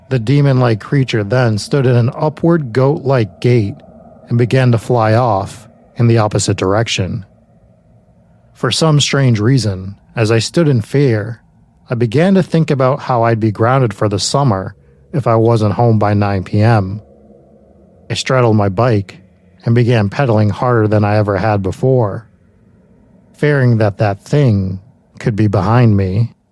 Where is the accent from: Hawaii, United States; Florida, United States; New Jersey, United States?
New Jersey, United States; Throughout most of my life, growing up in South Jersey, in the thick of the Pine Barrens, I have heard countless stories, tales, and sightings of the infamous Jersey Devil.